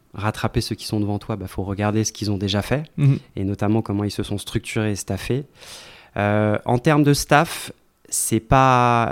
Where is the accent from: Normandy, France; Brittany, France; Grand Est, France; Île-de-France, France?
Île-de-France, France; Paris; j'ai grandi à Paris